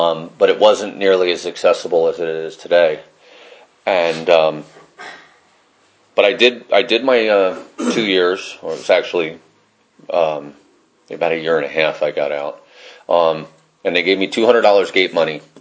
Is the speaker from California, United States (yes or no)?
yes; Chico, California, United States; I came back to my hometown, which is a town called Chico in Northern California